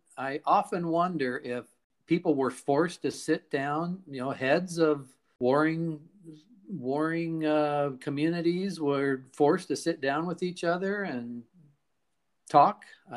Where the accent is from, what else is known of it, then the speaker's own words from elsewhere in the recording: Portland, Oregon, United States; I'm from Portland, Oregon, and so are you.